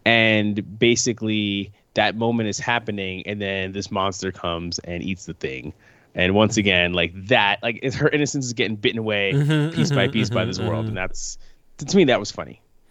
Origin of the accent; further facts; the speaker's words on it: New York, United States; I'm from New York and I used to get skeeved out when people would wear sandals